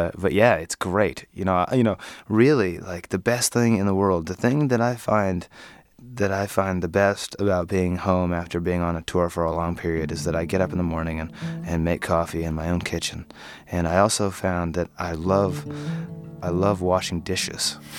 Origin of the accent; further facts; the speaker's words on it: Idaho, United States; also born or lived in Ohio / Boston; I started playing open mics when I was 22 in the Boston area. I moved out from Idaho to Ohio and then to Boston.